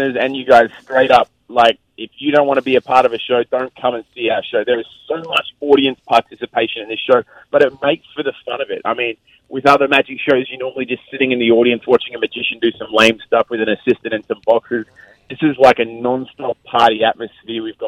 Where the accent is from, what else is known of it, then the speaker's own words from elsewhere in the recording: Brisbane, Queensland, Australia; I'm from Brisbane, Australia.